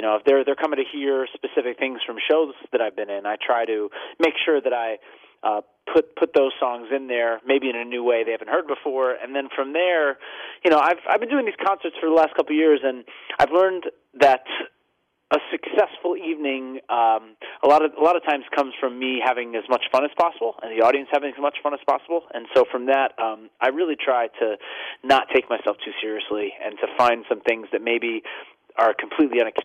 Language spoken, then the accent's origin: English; New York, United States; So yeah, I grew up in New York and I went to Ithaca